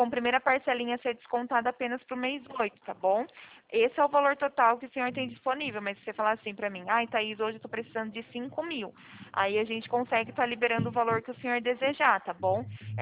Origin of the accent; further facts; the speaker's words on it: São Paulo, Brazil; eu tive que vir para minha cidade. Então, eu sou daqui do interior de São Paulo